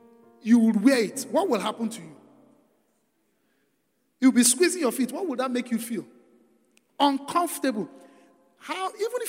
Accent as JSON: {"language": "English", "region": "Delta", "country": "Nigeria", "said": "So, I mean, I'm from Delta State. My wife from Ogun State."}